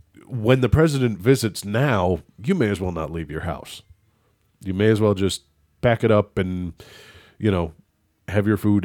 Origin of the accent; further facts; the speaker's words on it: United States; And it was always well, I'm American, or yes, I'm American, but I didn't vote for George Bush.